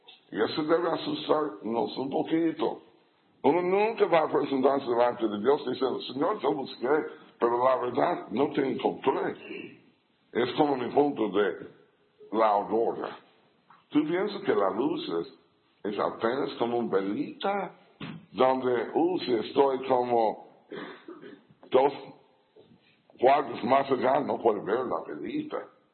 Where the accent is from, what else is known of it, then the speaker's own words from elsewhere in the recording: United States; Spanish is a second language; Y no es porque yo soy norteamericano.